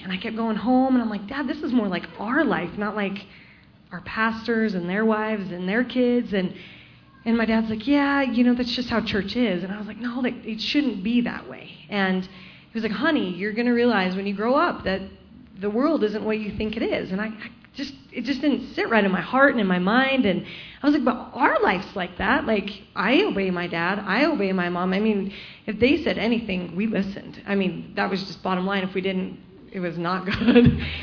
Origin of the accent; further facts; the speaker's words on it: Salt Lake City, Utah, United States; and they taught Christian morals, and our whole growing up in Salt Lake City with churches was wretched.